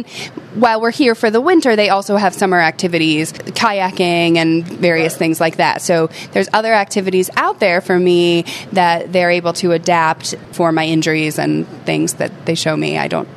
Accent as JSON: {"language": "English", "region": "Pennsylvania", "country": "United States", "said": "I come from the Poconos originally, so we embrace the old-fashioned classic skiing up there."}